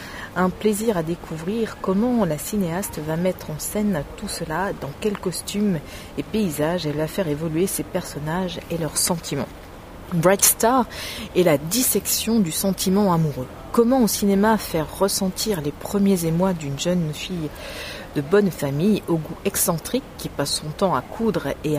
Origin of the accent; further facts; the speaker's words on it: France; Je suis désolée, hein, je suis française